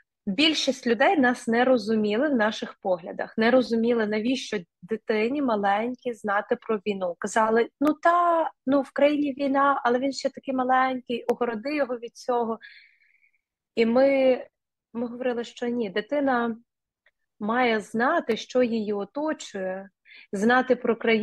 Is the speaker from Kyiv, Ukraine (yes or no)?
yes; Kyiv, Ukraine; first language Russian; Я 1990 року народження, тобто я ще народилась в Радянському Союзі. У мене проста сім'я, простих робочих професій батьки, сім'я корінних киян, російськомовна сім'я була.